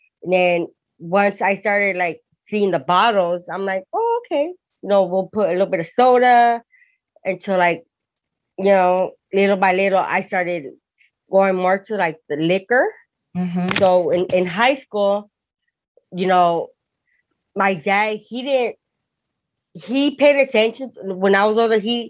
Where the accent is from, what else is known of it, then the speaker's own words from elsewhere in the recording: Hawthorne, California, United States; also born or lived in Torrance; I was born in Torrance, but raised in Hawthorne.